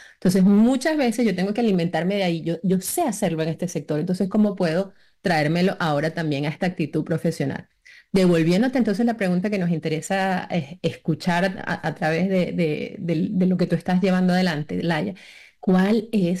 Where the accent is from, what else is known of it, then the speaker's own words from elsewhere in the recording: Venezuela; yo tengo distintas culturas en casa, siendo de origen venezolano, también tengo una familia peruana.